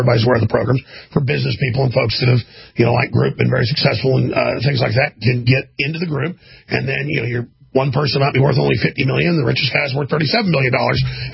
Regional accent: Texas, United States; I'm an American, I'm a Texan, I'm a Christian.

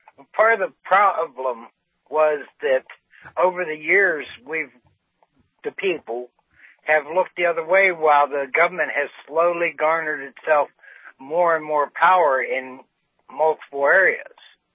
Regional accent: Pennsylvania, United States; But I'm from Pennsylvania. Send me to Texas? They don't matter to me.

